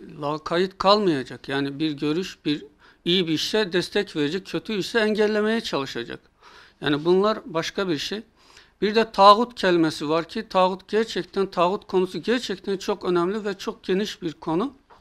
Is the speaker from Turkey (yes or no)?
no; Azerbaijan; Bizim aslımız oradan geldi. Ben Azerbaycan'da doğdum, büyüdüm. Dağıstan'da bir sene hocalık yaptık.